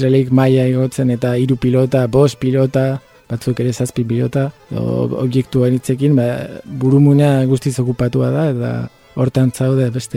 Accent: Vitoria-Gasteiz, Basque Country, Spain; unibertsitate garaia bukatu eta berriz sorterrira itzuli nintzen Gasteizera

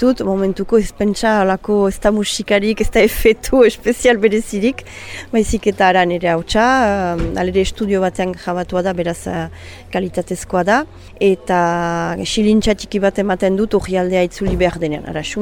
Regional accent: Sare, Nouvelle-Aquitaine, France; Sarakoa naiz.

